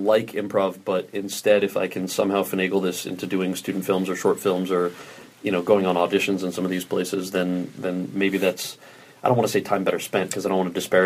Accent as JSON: {"language": "English", "region": "New Jersey", "country": "United States", "tie": "born or raised there", "also_born_or_lived": "California", "lives_now": "New York, United States", "said": "And then just, yeah, born and raised in Jersey and moved out to California to go to college and then, you know, moved back to New York a couple of years ago."}